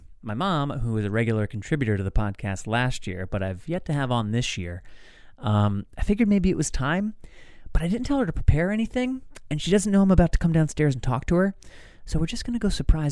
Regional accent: New York, United States; I was in my home state of New York a couple of weekends ago following Washington Days

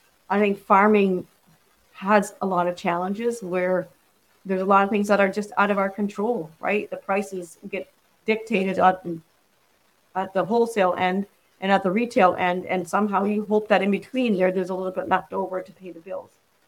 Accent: Canada; I feel almost ashamed that as a Canadian communities

